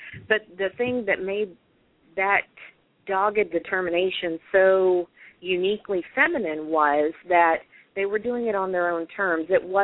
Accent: the South, United States; I'm born and bred in the South

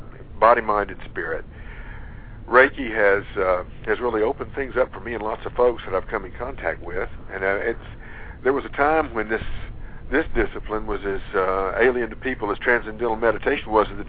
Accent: Georgia, United States; of course my accent's not giving it away, but I'm from Georgia.

